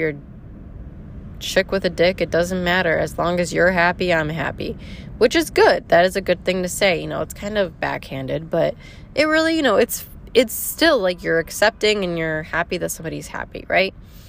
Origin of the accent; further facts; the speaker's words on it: Poland; now in United States; Like I get scared to tell people that I'm Polish sometimes